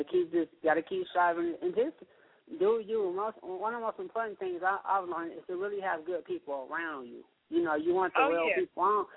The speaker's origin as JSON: {"language": "English", "region": "West Coast", "country": "United States", "said": "You know, I'm from the West Coast."}